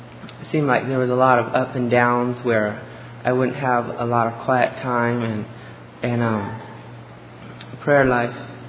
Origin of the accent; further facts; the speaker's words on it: Tilbury, Ontario, Canada; I'm from Tilbury, Ontario.